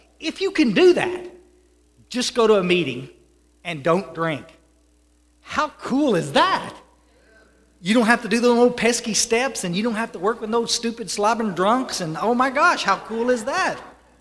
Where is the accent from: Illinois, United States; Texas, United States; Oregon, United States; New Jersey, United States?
Texas, United States; Kerrville; born or raised there; also born or lived in Odessa